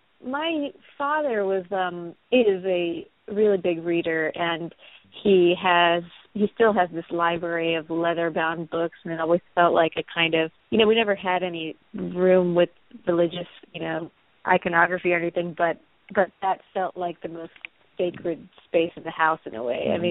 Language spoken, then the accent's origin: English; Louisville, Kentucky, United States; also born or lived in Chicago; But I was actually raised in Louisville. You did that well, Louisville, Kentucky.